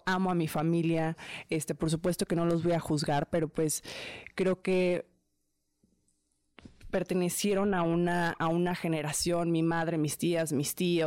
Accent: Mexico; que soy actriz, que soy activista, que soy mexicana, soy mujer

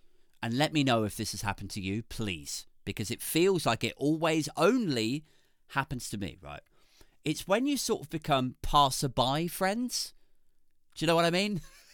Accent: England, United Kingdom; I think that is actually the thing that I am most proud of with England, with being English, you know?

